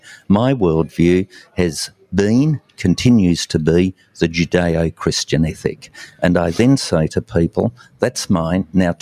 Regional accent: Tasmania, Australia; that is what has made Australia and my home state of Tasmania the envy of the world. I don't see people wanting to flee Tasmania and Australia.

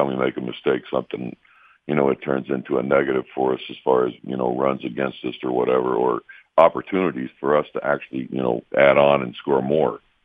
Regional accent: Oklahoma, United States; I grew up down in Oklahoma, and we had a lot of that.

